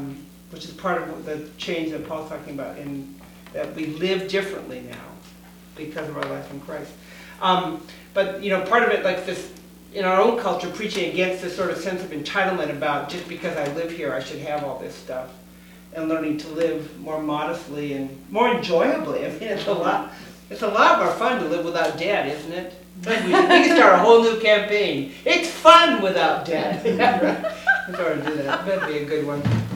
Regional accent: United States; I'm an American, so I'm supposed to have the car and the TV and the, you know, and all this.

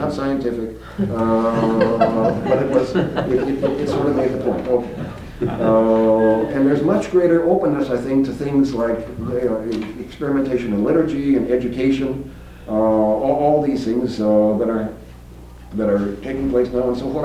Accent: Kenyon, Minnesota, United States; I grew up in Kenyon, Minnesota. There are 8 Norwegian Lutheran churches within 10 miles.

